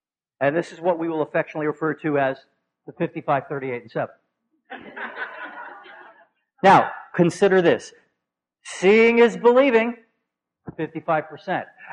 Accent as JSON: {"language": "English", "town": "New York City", "region": "New York", "country": "United States", "tie": "born or raised there", "said": "And works best in my hometown, where I grew up in New York City."}